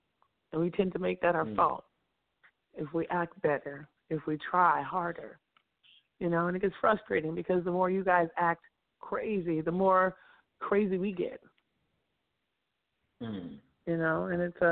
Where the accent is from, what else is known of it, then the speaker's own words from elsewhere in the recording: Los Angeles, California, United States; I'm from right here in L.A., West Side, Beach Town. Very extremely popular.